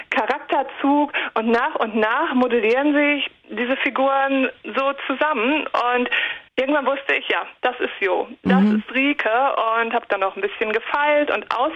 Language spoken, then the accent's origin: German; North Rhine-Westphalia, Germany; Ich komme aus Nordrhein-Westfalen, ziemlich weit oben.